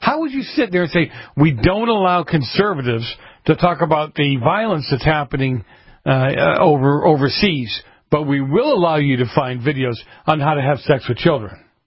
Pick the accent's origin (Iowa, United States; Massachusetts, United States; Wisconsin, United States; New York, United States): Massachusetts, United States; Boston; Well, growing up in Boston, my dad used to say, you know, you keep your cash in your front pocket.